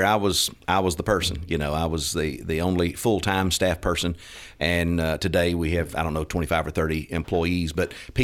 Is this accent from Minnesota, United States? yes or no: no; Tallapoosa, Georgia, United States; I grew up in Tallapoosa, share the same hometown.